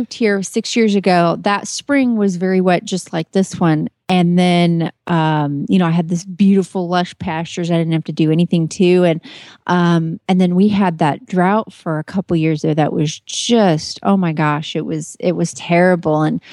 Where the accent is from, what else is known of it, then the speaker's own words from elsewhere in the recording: Kemp, Texas, United States; from Kemp, Texas